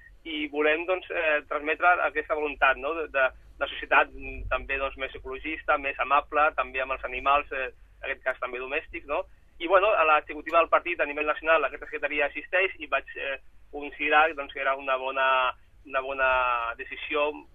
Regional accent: L'Hospitalet de Llobregat, Catalonia, Spain; born there; now in Sabadell, Spain; Jo vinc de ciutats grans, bueno, vaig néixer a Hospitalet i ara, doncs, visc a Sabadell i conec molt bé la realitat de grans ciutats.

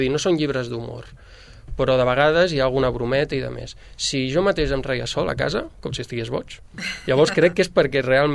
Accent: Sabadell, Catalonia, Spain; perquè sóc de Sabadell

